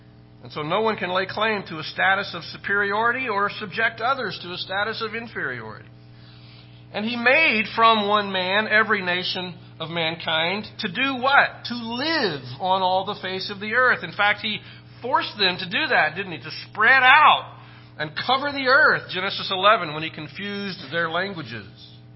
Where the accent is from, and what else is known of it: Nacogdoches, Texas, United States; born there